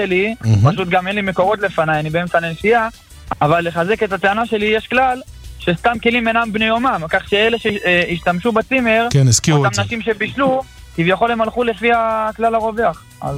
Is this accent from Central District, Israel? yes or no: yes; Kfar Saba, Central District, Israel; לא, אני מכפר סבא.